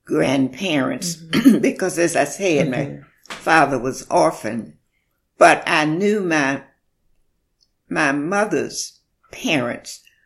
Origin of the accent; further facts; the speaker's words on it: Montgomery, Alabama, United States; born there; I was born in Montgomery, Alabama in 1930.